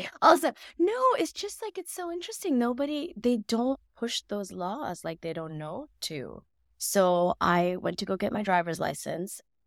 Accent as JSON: {"language": "English", "region": "Mississippi", "country": "United States", "tie": "born or raised there", "said": "And then just about, you know, my crazy ass childhood, just growing up in Mississippi with one of nine."}